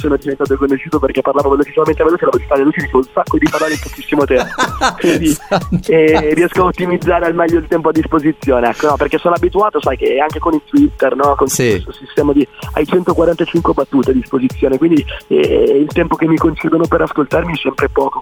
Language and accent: Italian; Modena, Emilia-Romagna, Italy; io vengo da Modena, ho 20 anni